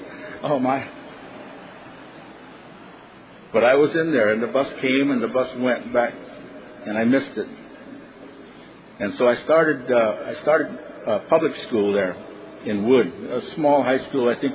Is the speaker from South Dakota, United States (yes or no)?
yes; Rosebud, South Dakota, United States; born there; When I was born in Rosebud, my mother left me at the hospital there.